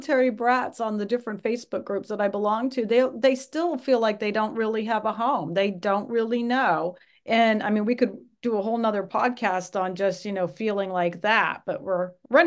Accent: Germany; So I grew up in Germany. I don't know if I had mentioned that to you. And I only infrequently came to the States as a kid.

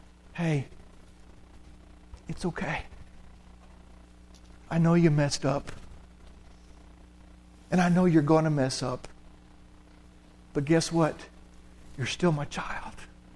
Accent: Bryson City, North Carolina, United States; Well, I'm from Bryson City. I'm from Swain County. I'm from Jackson County.

